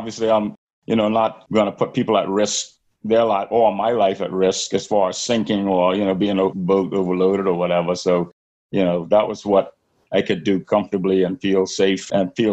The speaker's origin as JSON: {"language": "English", "town": "Hatchet Bay", "region": "Eleuthera", "country": "Bahamas", "tie": "born there", "said": "Well, I was born in Hatchet Bay, Eleuthera, in 1960."}